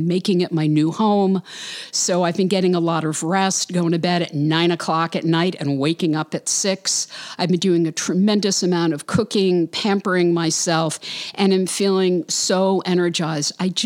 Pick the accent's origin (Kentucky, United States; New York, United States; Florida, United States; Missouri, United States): New York, United States; Brooklyn; She lives in Brooklyn, New York, yay, my hometown